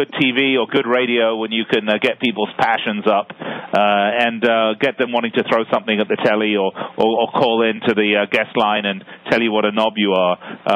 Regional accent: London, United Kingdom; I was born and raised in London

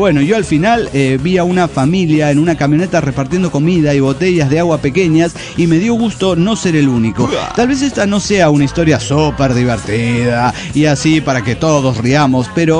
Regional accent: Venezuela; now in Spain; Siendo yo venezolano, como soy, y no estando en Venezuela, como no estoy

